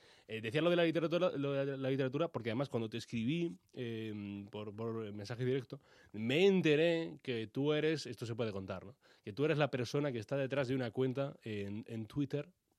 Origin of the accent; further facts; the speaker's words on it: Granada, Andalusia, Spain; now in Madrid, Spain; Yo que soy de Granada